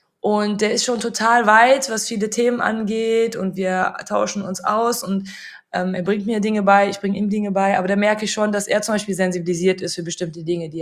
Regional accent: Cologne, North Rhine-Westphalia, Germany; Köln ist meine Heimat.

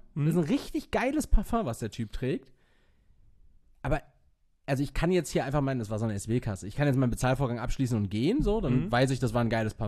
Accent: Castrop-Rauxel, North Rhine-Westphalia, Germany; ich bin hier halt zugezogen, so. Also, ich komme halt gewöhnlich irgendwie aus Kastrop

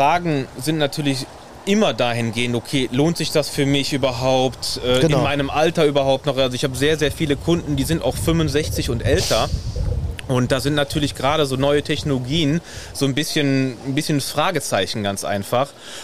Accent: Rhineland-Palatinate, Germany; ich komme direkt aus dem Ahrtal

